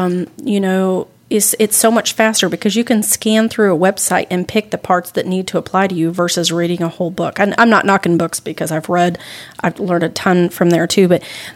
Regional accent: Kansas City, Missouri, United States; also born or lived in Oklahoma; Yes, I was born in Kansas City. Mm-hmm. Spent years back and forth between Oklahoma and this area. But mm-hmm. for the most part, I grew up here north of the river.

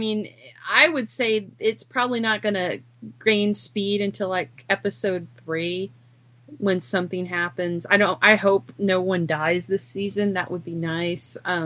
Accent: Ireland; I'm Irish. I can say that.

